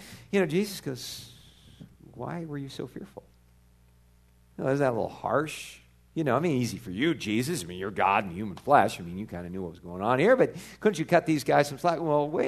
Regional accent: California, United States; Now again, growing up in Southern California, I'll tell you, one of the things we used to look forward to was the summer in Southern California

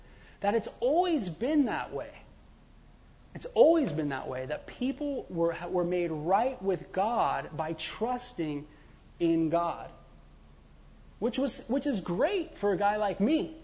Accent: California, United States; a pagan kid growing up in Southern California reading the Bible

